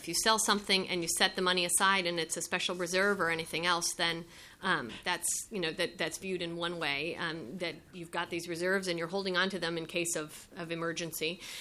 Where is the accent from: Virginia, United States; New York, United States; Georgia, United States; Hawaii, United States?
Virginia, United States; No, I'm actually from Northern Virginia.